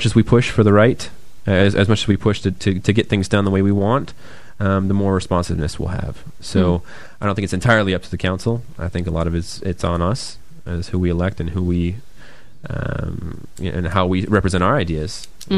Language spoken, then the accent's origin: English; Detroit, Michigan, United States; I am from the States, from a state called Michigan, notably Detroit, the city of Detroit. That's where my accent's from. Apparently, some people say I have a soft accent